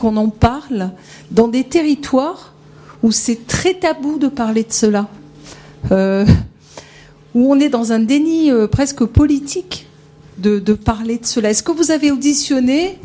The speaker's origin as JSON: {"language": "French", "region": "Provence-Alpes-Côte d'Azur", "country": "France", "said": "Nous, on vient de la Côte d'Azur."}